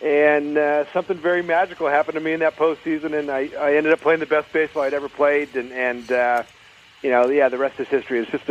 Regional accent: California, United States; Well, I was scouted. I grew up in California.

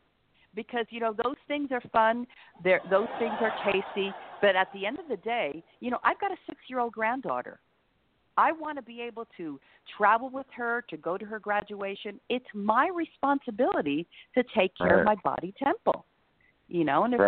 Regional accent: Puerto Rico; I'm from Puerto Rico, so my diet was all sugar, everything fried, meat.

